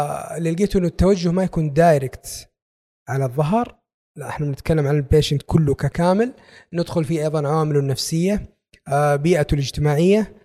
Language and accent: Arabic; Saudi Arabia; أخذنا اللي إحنا يهمنا إحنا كطلاب سعوديين